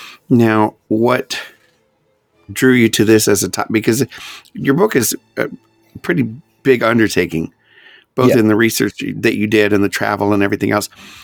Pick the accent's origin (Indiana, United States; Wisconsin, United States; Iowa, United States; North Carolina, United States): Indiana, United States; Elkhart; I grew up in Elkhart, Indiana, which was a small town adjacent to South Bend, where Notre Dame is.